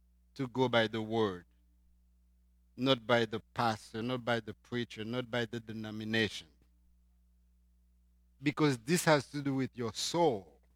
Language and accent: English; Haiti; now in United States; But as a Haitian, born and raised in Haiti, I don't know the American politics.